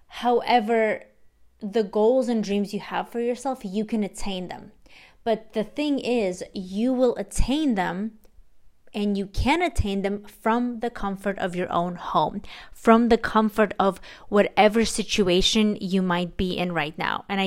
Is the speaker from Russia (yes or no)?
yes; Russia; English is a second language; now in United States; I was an immigrant from Russia, and I wanted a better life for myself.